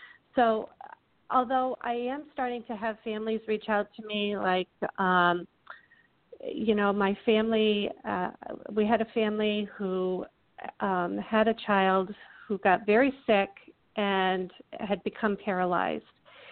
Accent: Broad Brook, Connecticut, United States; I grew up here. Both my husband and I, we grew up here in Broadbrook.

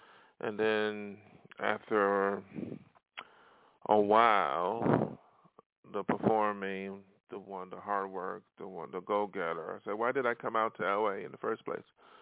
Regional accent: Pennsylvania, United States; now in Hollywood, United States; had a manager when I came out here from Pennsylvania to Hollywood, but that was in the 80s.

